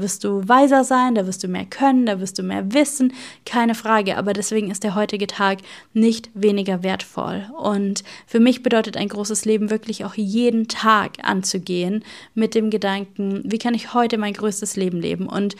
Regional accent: Germany; dass ich ein unglaublich loyaler, zuverlässiger, pünktlicher, haha, wie man als Deutsche halt so ist in vielen Fällen, Mensch bin.

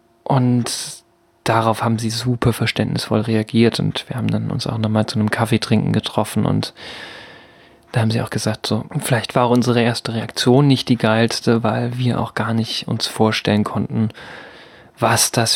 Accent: Altenburg, Thuringia, Germany; born there; ich mich geoutet in Altenburg bewegt habe, meiner Geburtsstadt.

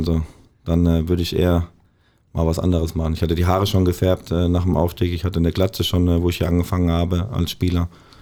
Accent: Wertheim, Baden-Württemberg, Germany; now in Bochum, Germany; weil Wertheim ist natürlich meine Heimat

